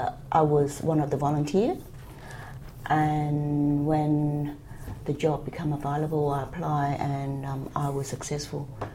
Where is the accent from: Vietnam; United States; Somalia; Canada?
Vietnam; moved away as an adult; now in Australia; I was born in 1956 in Vietnam.